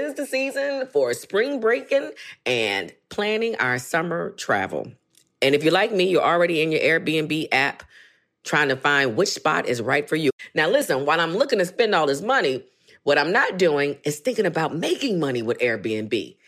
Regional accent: Philadelphia, Pennsylvania, United States; now in Los Angeles, United States; It just doesn't feel like LA is like that, like Philly was. I come from Philly.

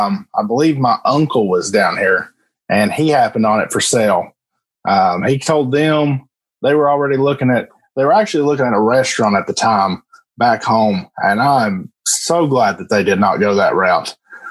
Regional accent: Tennessee, United States; I'm from East Tennessee, not too far from Knoxville, about northeast Knoxville.

